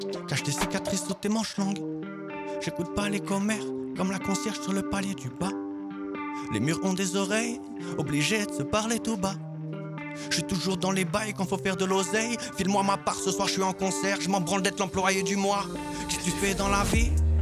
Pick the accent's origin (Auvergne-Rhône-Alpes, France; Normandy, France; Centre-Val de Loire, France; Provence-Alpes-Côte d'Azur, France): Normandy, France; c'est mon alter ego normand, parce qu'on vient de Normandie.